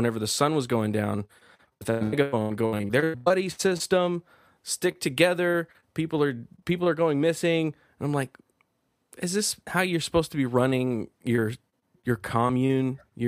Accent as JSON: {"language": "English", "region": "Texas", "country": "United States", "said": "I mean, I'm Texan."}